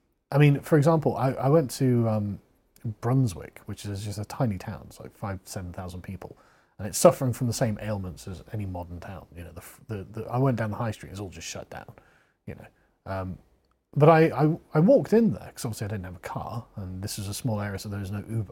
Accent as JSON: {"language": "English", "region": "England", "country": "United Kingdom", "said": "oh, I'm from England, you know, and they're like, oh, right, how are you enjoying our town?"}